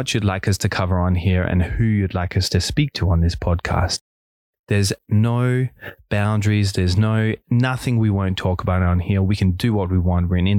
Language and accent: English; Australia; now in Vienna, Austria; I'm Australian … over here.